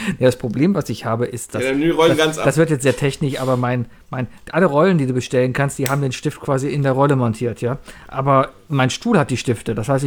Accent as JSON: {"language": "German", "country": "Germany", "said": "wir als Deutsche"}